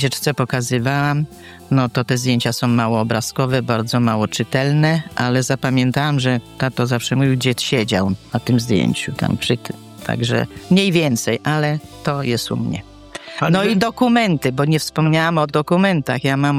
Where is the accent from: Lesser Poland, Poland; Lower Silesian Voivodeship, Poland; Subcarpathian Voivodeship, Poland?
Lower Silesian Voivodeship, Poland; Radomierz; No ja to jestem rodowitą, właściwie Janowiczanką, bo to gmina. Ja urodziłam się w Radomierzu i mieszkałam do 20 roku życia, właściwie no, do 22.